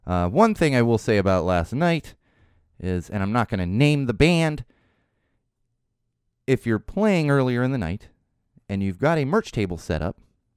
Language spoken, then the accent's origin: English; San Diego, California, United States; I've been listening because I grew up in San Diego. Been listening to him forever.